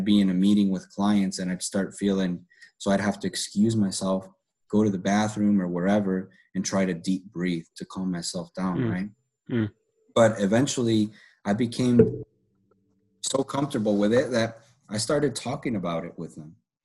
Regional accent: Chicago, Illinois, United States; moved away as an adult; now in Oklahoma City, United States; I'm from Chicago, born and raised in Chicago, but I moved to Oklahoma City about 3.5 years ago.

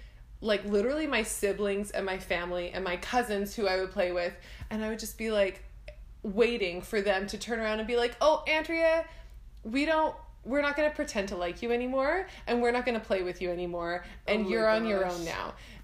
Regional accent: Abbotsford, British Columbia, Canada; Yeah, I grew up in Abbotsford, Mennonite family

